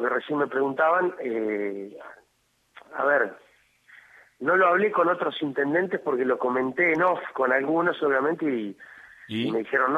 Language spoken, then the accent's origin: Spanish; Argentina; creo que como argentinos todos tenemos que poner un granito de arena.